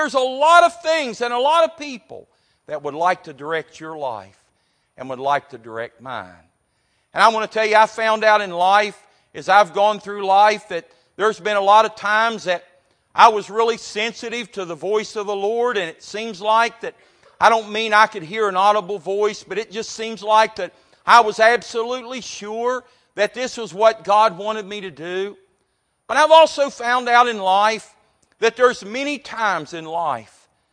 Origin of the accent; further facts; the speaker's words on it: Montgomery, West Virginia, United States; when I grew up in Montgomery, West Virginia, about 50 miles from here.